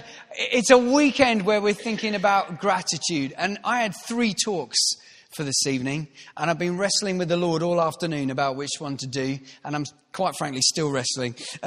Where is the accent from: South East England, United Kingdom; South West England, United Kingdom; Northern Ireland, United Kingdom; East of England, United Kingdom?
East of England, United Kingdom; Croxley Green; I grew up, as you can tell, not in Manchester or Salford. I grew up near London in a town called Croxley Green.